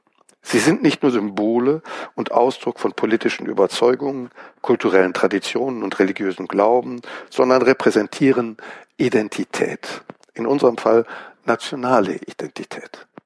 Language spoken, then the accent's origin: German; Aachen, North Rhine-Westphalia, Germany; ich bin in Aachen aufgewachsen und in Aachen in die Schule gegangen und habe durchaus sentimentale Beziehungen zu der Stadt.